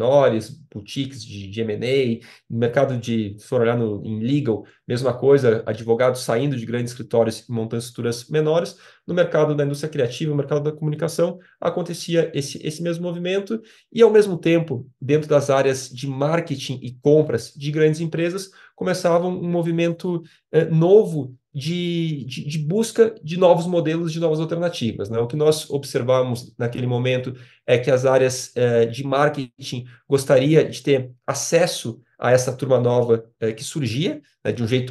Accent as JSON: {"language": "Portuguese", "town": "Porto Alegre", "region": "Rio Grande do Sul", "country": "Brazil", "moved": "as an adult", "lives_now": "São Paulo, Brazil", "said": "Eu sou gaúcho, muito orgulho, gremista de Porto Alegre. E aí, em 2014, eu mudei para São Paulo"}